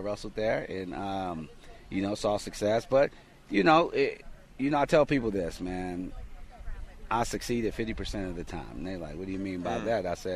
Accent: Oklahoma City, Oklahoma, United States; also born or lived in Ohio / Pennsylvania / New York / Wyoming; now in Colorado, United States; We're originally from Oklahoma, but we've gotten to see the world too. You know, we've gotten to travel, you know, live in Ohio, Pennsylvania, New York, Wyoming, and so now Colorado.

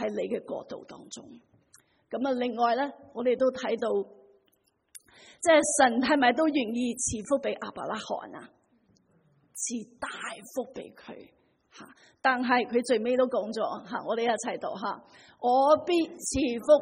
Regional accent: China; 我哋都知道我哋中国人系一个祈福嘅民族，我哋都好明白

